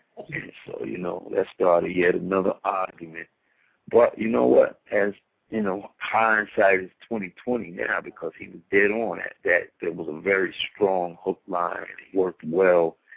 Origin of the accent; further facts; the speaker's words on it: New York, United States; dances, especially growing up in New York, dances come and go so quickly.